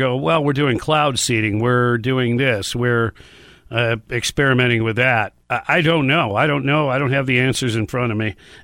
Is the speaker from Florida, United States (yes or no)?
yes; Florida, United States; We're from Florida. We see sharks all the time.